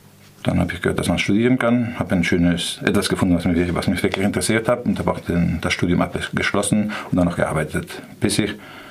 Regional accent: Basque Country, Spain; 1998 in meinem Heimatort in Baskenland festgenommen.

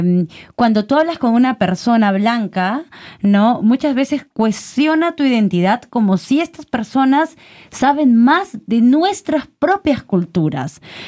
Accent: Peru; yo lo digo porque soy peruana

